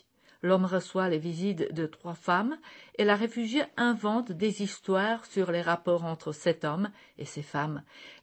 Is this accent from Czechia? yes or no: yes; Czechia; now in Basel, Switzerland; Je suis déjà chez moi à Bâle, on peut le dire comme ça. Je suis aussi chez moi en Tchéquie. À Bâle, j'ai mes enfants, mon mari, ma profession, nous y avons une maison.